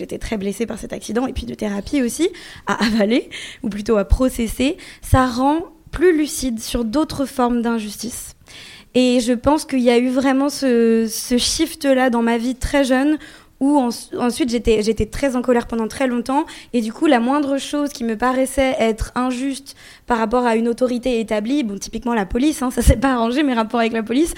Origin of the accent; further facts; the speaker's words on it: Paris, Île-de-France, France; je suis née, j'ai vécu, j'ai grandi à Paris.